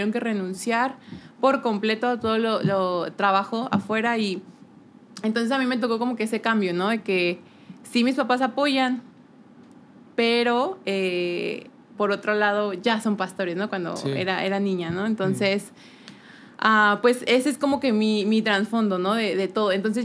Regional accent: Mexico City, Mexico; yo crecí en Ciudad de México toda mi vida

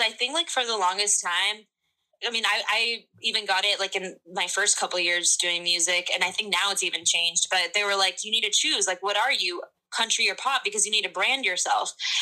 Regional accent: Arizona, United States; I'm from Arizona, so yeah.

